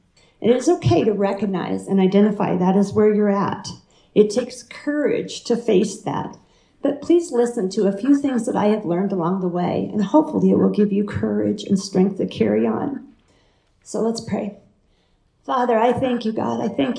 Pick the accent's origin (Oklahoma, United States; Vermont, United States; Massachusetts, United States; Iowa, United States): Iowa, United States; also born or lived in Colorado; I grew up in the Midwest, back in Iowa, and then we spent 20 years doing ministry and life here in Colorado.